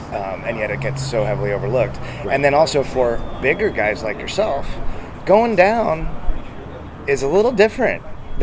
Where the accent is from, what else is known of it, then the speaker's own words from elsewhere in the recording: Oakland, California, United States; I'm from Oakland, California